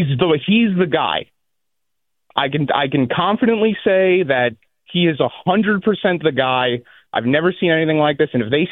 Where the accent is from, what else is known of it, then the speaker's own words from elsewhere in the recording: New York, United States; So I've been a fan my whole life. I grew up in New York. My whole family is Bear fans.